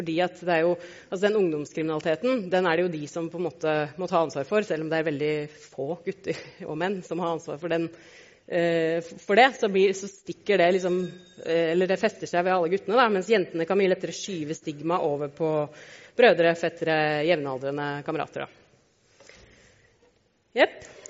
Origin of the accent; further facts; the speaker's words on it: Furuset, Oslo, Norway; så spør noen hvor kommer du fra, så sier du Furuset